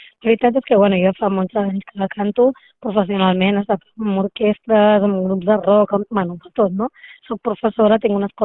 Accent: Blanes, Catalonia, Spain; perquè ens queda una mica lluny, perquè som de Blanes nosaltres, a tots els músics i, bueno, jo mateixa

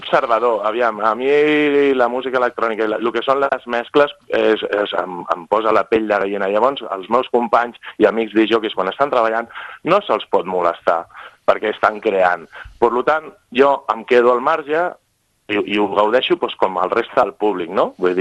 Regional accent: Barcelona, Catalonia, Spain; Barcelona no la trepitjo quasi mai, però bueno, soc fill de Barcelona.

